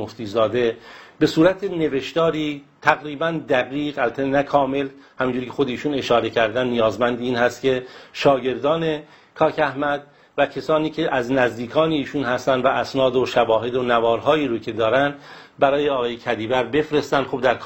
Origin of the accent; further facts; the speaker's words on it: Iran; چون همه ما ایرانی هستیم از هر رنگ و نژاد و مذهب و فرقه و زبانی که هستیم، همه در یک سرزمین زندگی میکنیم